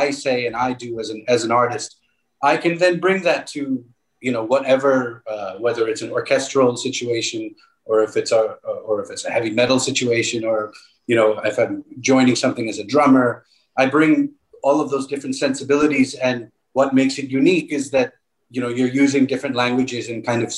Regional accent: New York, United States; even though I grew up in New York and Long Island, my parents kept us on a steady diet of Lavani music and a lot of Marathi old films

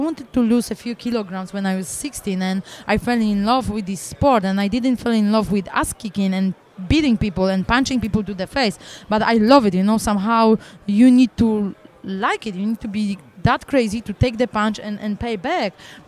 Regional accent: Poland; now in Coconut Creek, United States; Yes, I am. Born and raised in Poland. I moved to American Top Team down here in Coconut Creek in Florida 3.5 years ago.

